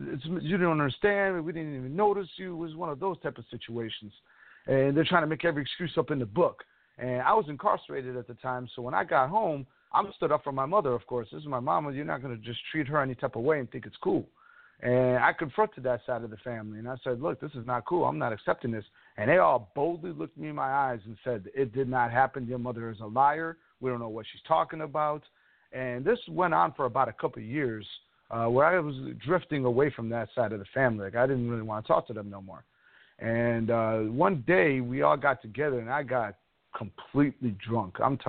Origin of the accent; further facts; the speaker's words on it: Chicago, Illinois, United States; now in Tampa, United States; I'm from Chicago, and I moved away. I live in Tampa, Florida now, and kind of by myself.